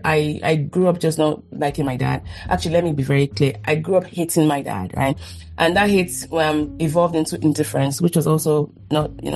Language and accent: English; Nigeria; And how do you, as a Nigerian, go tell your dad